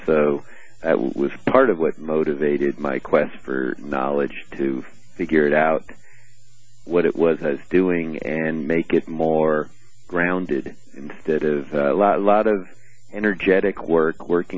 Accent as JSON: {"language": "English", "region": "New Jersey", "country": "United States", "tie": "born or raised there", "lives_now": "Colorado, United States", "said": "Well, actually, I grew up just across the Delaware. I grew up in New Jersey."}